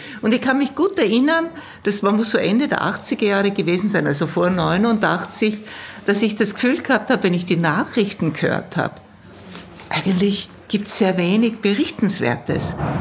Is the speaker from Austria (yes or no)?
yes; Styria, Austria; Ich komme ja aus der Weststeiermark